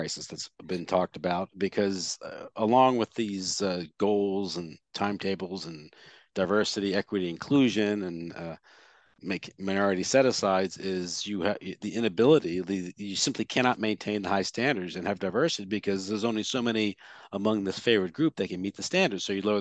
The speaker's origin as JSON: {"language": "English", "country": "United States", "said": "I mean, as an American, I am highly offended."}